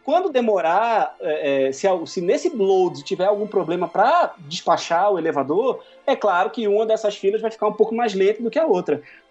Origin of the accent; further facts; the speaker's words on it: Brazil; que eu sou brasileiro